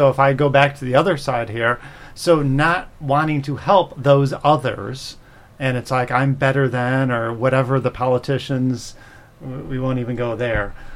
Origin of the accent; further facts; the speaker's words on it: Chicago, Illinois, United States; I'm from Chicago, and I've certainly heard that term for very urban districts where there's no grocery stores.